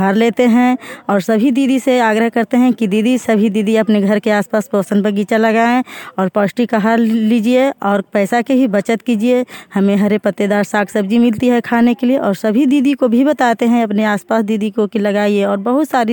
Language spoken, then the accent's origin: Hindi; Basta, India; ग्राम बस्ता के रहने वाली हूँ